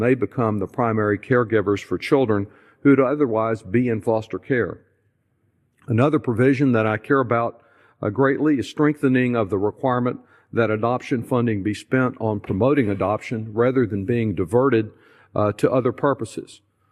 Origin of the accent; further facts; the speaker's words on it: Texas, United States; In my home state of Texas, San Antonio has been viewed as a particular model of success for adoption.